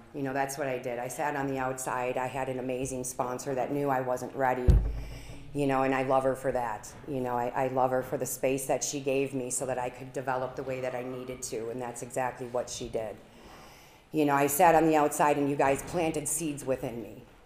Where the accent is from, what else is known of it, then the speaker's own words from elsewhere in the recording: Arizona, United States; So, like I said, I am from Arizona. I am originally from here